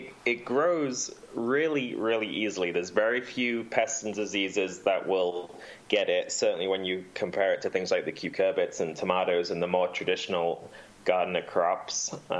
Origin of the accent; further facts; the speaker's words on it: United Kingdom; now in United States; so I'm not from America. I'm British.